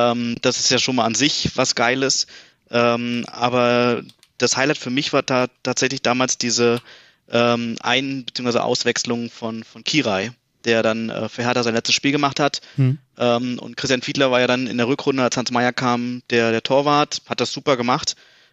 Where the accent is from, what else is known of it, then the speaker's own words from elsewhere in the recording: Berlin, Germany; bin gebürtiger Berliner, Friedrichshain geboren, aber irgendwie schon ab meinem ersten Lebensjahr eigentlich dann nach Berliner Klinike gezogen, also Südosten Berlins und jetzt noch 30, einen Monat habe ich noch und tatsächlich bin ich jetzt seit 2016 in München